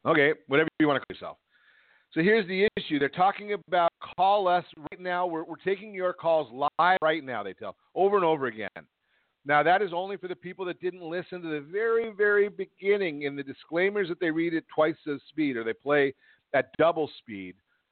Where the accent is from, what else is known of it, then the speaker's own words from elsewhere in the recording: Los Angeles, California, United States; Growing up in Los Angeles, I must admit, nothing in the sports world in the Boston area am I a fan of.